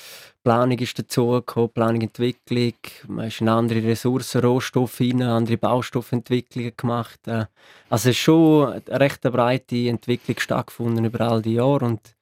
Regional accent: Maienfeld, Grisons, Switzerland; am Schluss ist Meienfeld, Bündner Herrschaft und das Bündnerland meine Heimat.

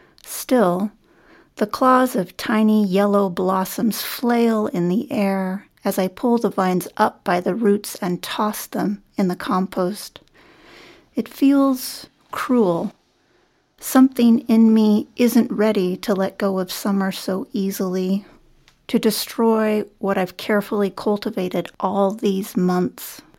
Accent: Eliot, Maine, United States; I am from Elliott, Maine.

